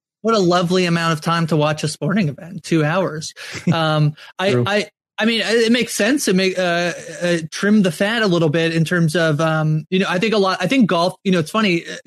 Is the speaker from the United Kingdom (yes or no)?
no; Canada; As a Canadian, you and I, two Canadians on this podcast